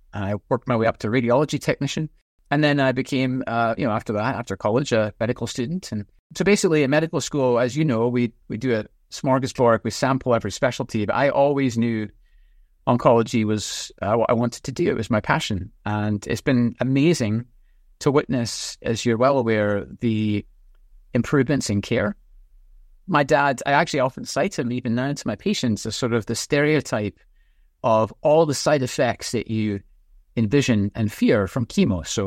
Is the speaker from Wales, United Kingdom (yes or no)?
no; Edinburgh, Scotland, United Kingdom; Yeah. So I grew up in Edinburgh